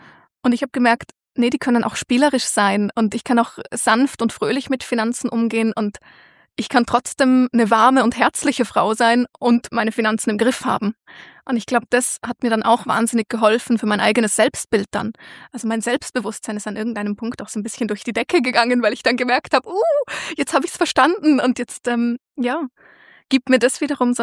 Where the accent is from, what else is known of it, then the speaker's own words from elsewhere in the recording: Vorarlberg, Austria; now in Bern, Switzerland; Mein Hauptwohnsitz ist jetzt schon in Bern in der Schweiz. Also natürlich, ich habe meine Jugend in Vorarlberg verbracht und bin immer wieder dort. Das heißt, Österreich ist sicher auch noch ein Teil von mir und wird es auch immer bleiben